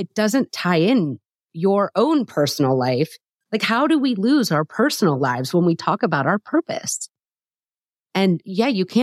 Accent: Lancaster, Pennsylvania, United States; not too far from Lancaster, which I'm from Amish country.

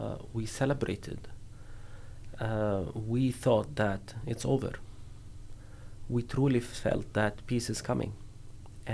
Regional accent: Beit Sahur, Bethlehem Governorate, Palestine; my hometown Beit Sahur did the civil disobedience against Israel, and we stopped paying taxes to the Israeli occupation.

